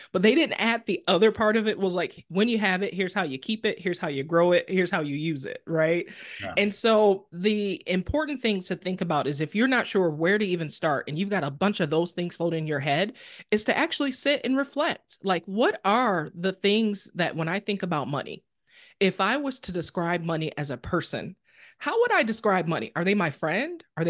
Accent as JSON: {"language": "English", "town": "Detroit", "region": "Michigan", "country": "United States", "said": "So I am originally from Detroit. I live somewhere else now."}